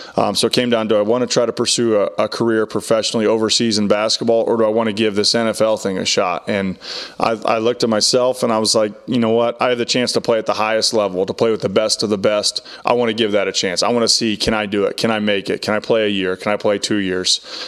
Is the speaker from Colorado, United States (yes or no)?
no; Indiana, United States; I think growing up in Indiana, you know, you grow up, Hoosiers is your favorite movie as a kid.